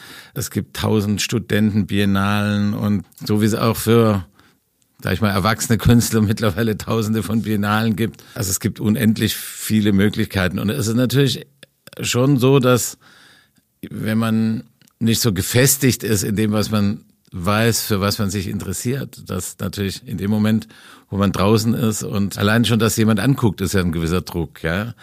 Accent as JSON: {"language": "German", "region": "Swabia", "country": "Germany", "said": "mich vom aus dem Dorf in Schwaben."}